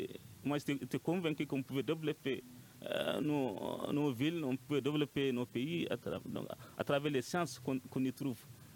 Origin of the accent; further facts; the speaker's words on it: Timbuktu, Tombouctou, Mali; Je suis de Tombouctou.